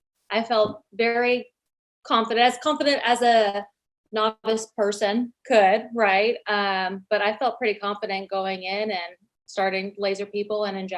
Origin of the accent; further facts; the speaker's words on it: Scottsdale, Arizona, United States; I am from Scottsdale, Arizona.